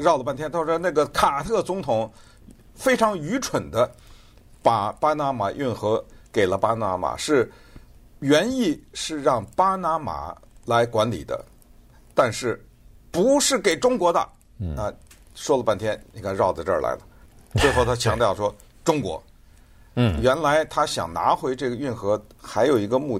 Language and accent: Chinese; United States; 我们美国人损失了38,000人